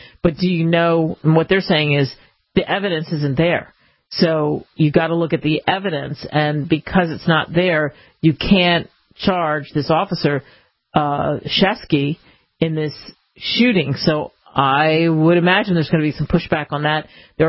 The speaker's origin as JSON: {"language": "English", "region": "Ohio", "country": "United States", "tie": "born or raised there", "said": "because I grew up outside of Cleveland"}